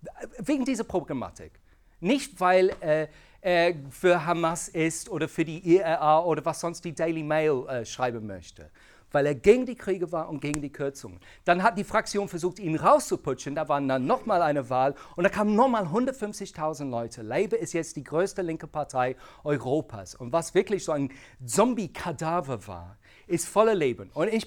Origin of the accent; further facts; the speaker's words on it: United Kingdom; German is a second language; now in Germany; Ich komme aus Großbritannien.